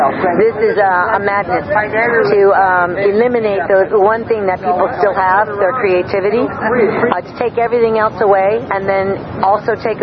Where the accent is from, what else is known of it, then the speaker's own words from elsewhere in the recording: Santa Cruz, California, United States; I am from Santa Cruz, California. I've lived here for 15 years, and I was raised there.